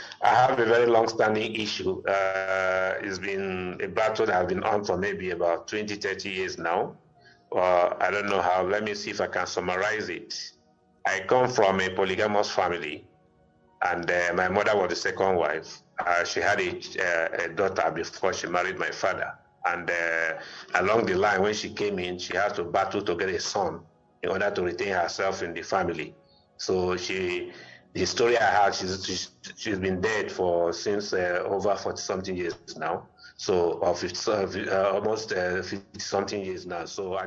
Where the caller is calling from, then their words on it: Abuja, Federal Capital Territory, Nigeria; I'm calling from Abuja.